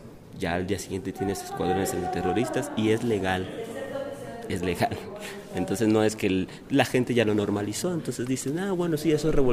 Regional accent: Colombia; now in San Cristóbal, Mexico; soy colombiano. Actualmente, pues viajando por México y residiendo en San Cristóbal.

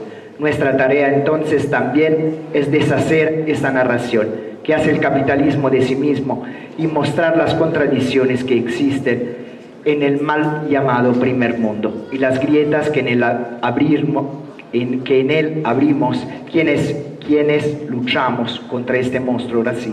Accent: Italy; Spanish is a second language; now in Mexico; como somos de origen italiano y vivimos y luchamos en México

